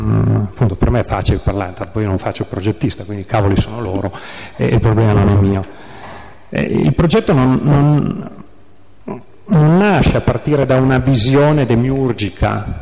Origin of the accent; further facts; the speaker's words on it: Turin, Piedmont, Italy; io sono di Torino